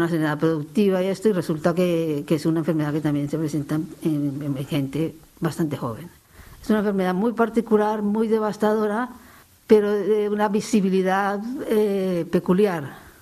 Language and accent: Spanish; Colombia; moved away; also born or lived in Italy; Soy de origen colombiano, allí en Colombia trabajé en cuidado intensivo neonatal. En Italia estuve en un hospital de cirugía cardíaca